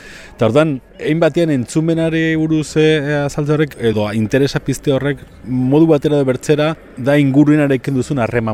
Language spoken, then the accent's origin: Basque; Bera, Navarre, Spain; also born or lived in Lesaka; Lezakarra naiz jaiotzez, beratarra etxez edo